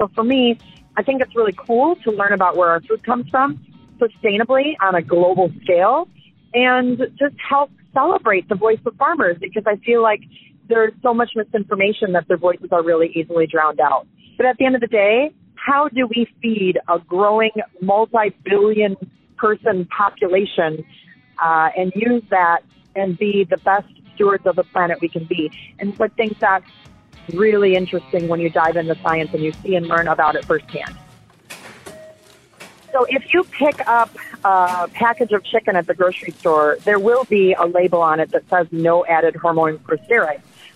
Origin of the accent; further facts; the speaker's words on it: Iowa, United States; also born or lived in Wisconsin; I'm from Northeast Iowa on a row crop and livestock farm